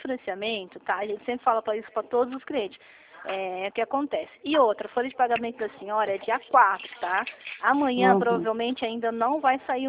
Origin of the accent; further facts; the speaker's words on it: São Paulo, Brazil; mas eu sou do interior de São Paulo, tá? Eu não sou do Rio de Janeiro.